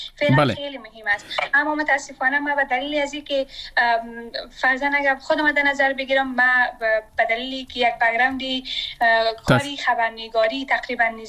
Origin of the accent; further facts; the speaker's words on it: Afghanistan; من سرمایه وطنم هستم، من اونجا درس خواندم.